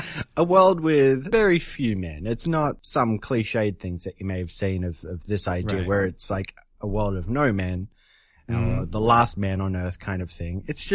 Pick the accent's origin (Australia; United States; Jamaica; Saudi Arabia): Australia; it feels good for me because I'm from Australia